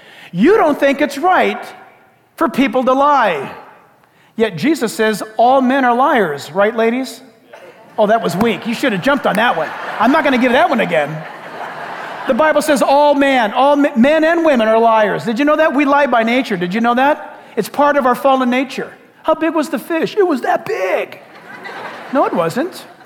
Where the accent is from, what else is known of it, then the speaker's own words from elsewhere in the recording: San Diego, California, United States; I was born and raised in California. That used to be a cool thing. I'm a native California. Now it's like, sorry. Oh, even better than that. San Diego's my hometown.